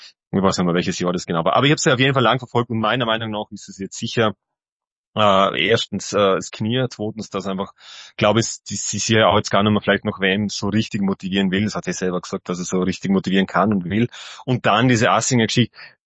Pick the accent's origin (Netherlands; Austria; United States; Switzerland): Austria; Tyrol; als Tirolerin hat es mir einfach natürlich ein bisschen sehr verfolgt